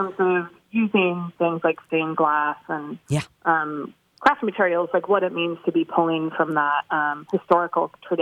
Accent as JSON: {"language": "English", "town": "Portland", "region": "Oregon", "country": "United States", "tie": "born or raised there", "also_born_or_lived": "Bend", "said": "No, I'm actually from Portland. And I Bend in Portland was where I was raised."}